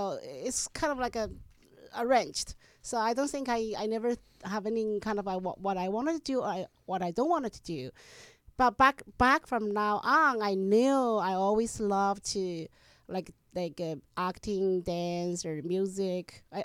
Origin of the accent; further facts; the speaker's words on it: China; moved away as an adult; now in United States; Well, I was born in China. Okay. And until I finished my college, I came to United States for my master's degree.